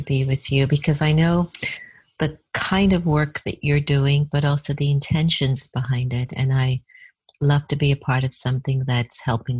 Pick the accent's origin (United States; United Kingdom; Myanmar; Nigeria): United States; Miami, Florida; But prior to that, young, growing up in Miami, father is Indian, mother's African-Jamaican. She's Catholic, he's Hindu.